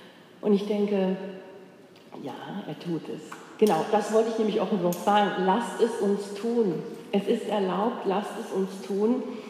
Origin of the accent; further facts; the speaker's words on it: Cologne, North Rhine-Westphalia, Germany; Ich komme aus Köln